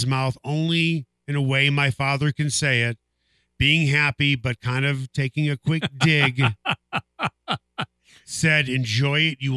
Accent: Illinois, United States; as a child growing up, what was so incredibly painful for me was I grew up on the North Shore of Chicago

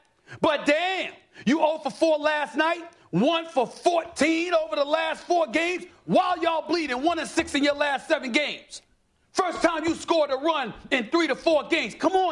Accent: Bronx, New York, United States; born there; And I was born in the Bronx. I know what the hell I'm talking about. I've taken the D train many times in my life. I got family on Webster Avenue for crying out loud.

